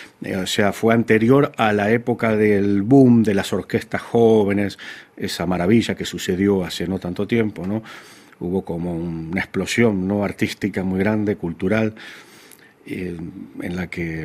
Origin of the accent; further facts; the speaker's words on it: Argentina; now in Europe; porque vivo en Europa y soy argentino